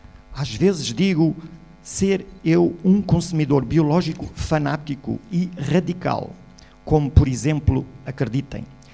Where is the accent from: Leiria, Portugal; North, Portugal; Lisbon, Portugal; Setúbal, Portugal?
Lisbon, Portugal; born there; now in Lagos, Portugal; nasci em Lisboa, mas passo a maior parte do tempo na cidade de Lagos.